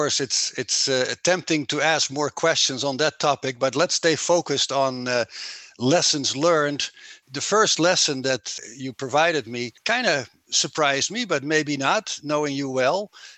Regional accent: Netherlands; now in Arizona, United States; I'm your host. I'm originally from the Netherlands, currently living in the state of Arizona in the United States.

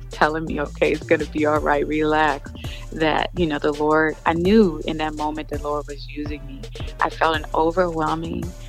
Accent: Arlington, Virginia, United States; now in Connecticut, United States; I'm born and raised in Arlington, Virginia, but I live right now in Connecticut.

